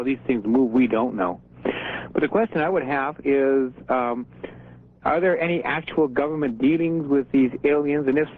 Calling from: Edmonton, Alberta, Canada; Edmonton, Alberta, CGCA country.

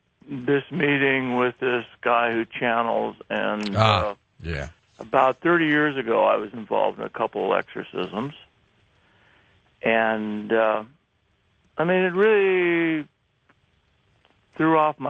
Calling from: Seattle, Washington, United States; I'm calling from sunny Seattle.

